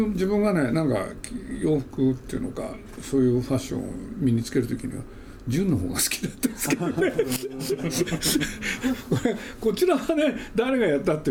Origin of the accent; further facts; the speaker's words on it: Nagoya, Aichi, Japan; 実家っていうのは名古屋なんですけれど、